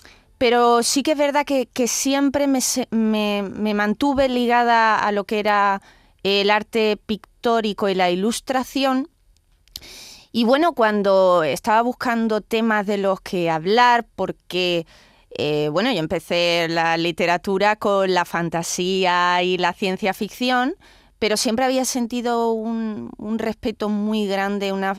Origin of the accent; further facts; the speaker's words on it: Málaga, Andalusia, Spain; en mi caso soy una malagueña muy enamorada de Sevilla